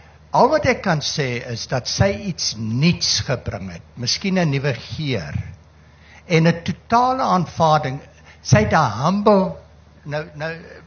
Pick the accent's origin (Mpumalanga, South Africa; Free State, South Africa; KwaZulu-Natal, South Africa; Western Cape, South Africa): KwaZulu-Natal, South Africa; Durban; ek is van Mslanga in Durban.